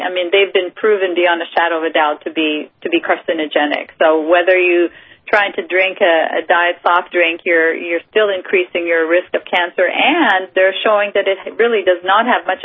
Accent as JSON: {"language": "English", "town": "Saint-Boniface", "region": "Manitoba", "country": "Canada", "tie": "born or raised there", "moved": "as an adult", "said": "I'm French-Canadian. I grew up in a small community called Saint-Boniface in the province of Manitoba. And when I was 21, I decided I was going to leave my home"}